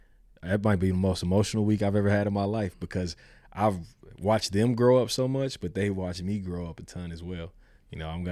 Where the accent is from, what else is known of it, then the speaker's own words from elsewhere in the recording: Kansas City, Missouri, United States; Yeah, you know, I'm from Missouri, but Kansas City, I'm not Columbia guy.